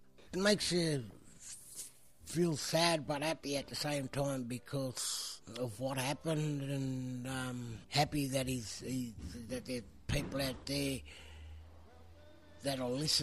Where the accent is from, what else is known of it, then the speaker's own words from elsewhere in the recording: Bourke, New South Wales, Australia; now in Sydney, Australia; I'm from Bourke. I live in Sydney at the moment.